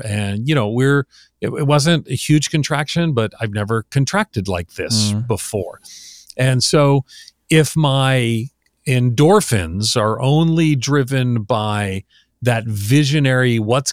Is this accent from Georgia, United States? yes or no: no; New York, United States; I'm from New York.